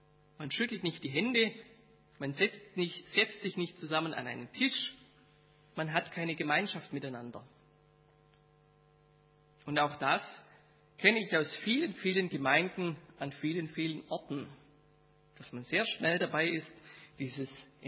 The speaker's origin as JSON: {"language": "German", "region": "Baden-Württemberg", "country": "Germany", "lives_now": "Hesse, Germany", "said": "Mir als Schwabe fällt es hier in Hessen ganz schön schwer, Gottesdienst zu feiern, weil das anders ist und ich es am liebsten so hätte wie zu Hause."}